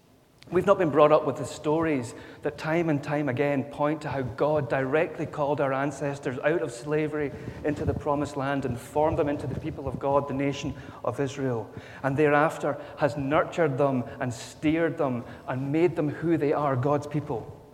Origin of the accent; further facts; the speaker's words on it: Scotland, United Kingdom; I know as Scottish people, we have a very similar view of ourselves as a nation